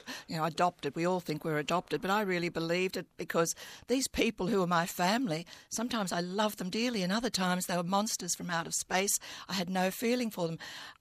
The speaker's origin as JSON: {"language": "English", "town": "Merrylands", "region": "New South Wales", "country": "Australia", "tie": "born or raised there", "said": "And I was resentful about Merrylands, my hometown. It just wasn't big enough to contain me. I knew there was a life outside of Merrylands."}